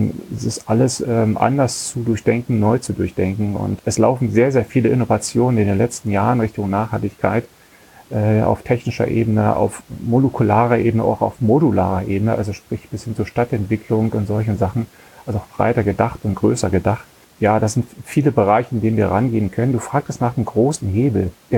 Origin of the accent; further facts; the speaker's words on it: East Germany, Germany; ich komme aus der DDR, da hatten wir ja eine andere Ressourcenlage